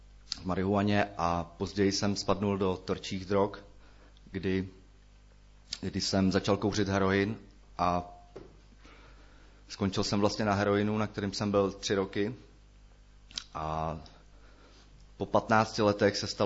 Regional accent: Central Bohemian Region, Czechia; narodil jsem se, pocházím tady kousek odsud, od Kolína. A narodil jsem se v nevěřící rodině

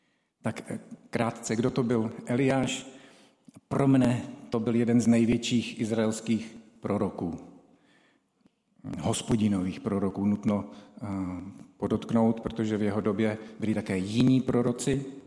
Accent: Trutnov, Hradec Králové Region, Czechia; Původem jsem ale z Trutnova, z věřící rodiny. Měl jsem věřící oba rodiče i prarodiče

